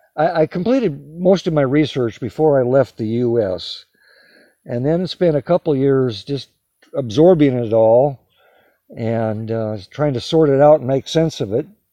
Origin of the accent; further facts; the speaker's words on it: North Dakota, United States; also born or lived in Omaha, Nebraska; Well, I'm a product of the American, great American Midwest. I had my childhood years in North Dakota, went to high school and college in Omaha, Nebraska